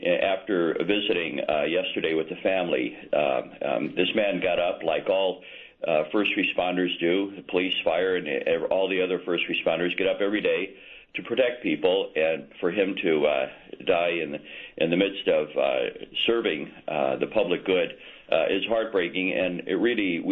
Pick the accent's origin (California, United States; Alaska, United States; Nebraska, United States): Nebraska, United States; Omaha; now in Chicago, United States; I grew up in Omaha, so the climate is about the same.